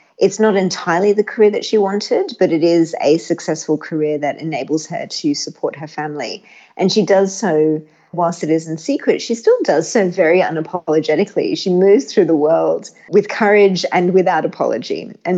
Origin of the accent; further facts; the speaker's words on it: Australia; because I'm Australian